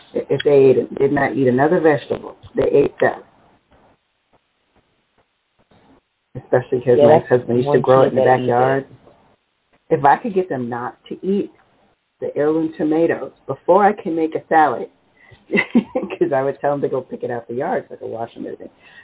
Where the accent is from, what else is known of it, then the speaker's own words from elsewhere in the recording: New Orleans, Louisiana, United States; And I'm from New Orleans originally, so no frog legs, no turtle.